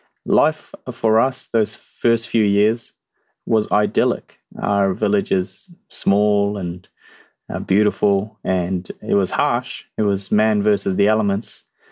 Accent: Christchurch, Canterbury, New Zealand; also born or lived in Afghanistan; I am 27 years old. I am an Afghan refugee. I am a New Zealander and happy to be speaking with everyone today.

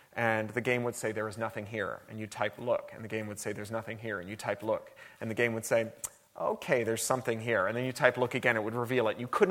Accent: Canada; As a Canadian, I apologize for the CD and for

